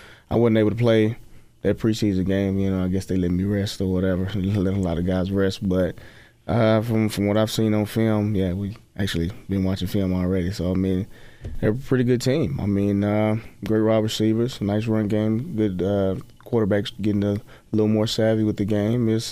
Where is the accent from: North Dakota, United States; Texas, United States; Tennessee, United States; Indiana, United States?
Texas, United States; You know, I'm from Texas, kind of a Cowboy.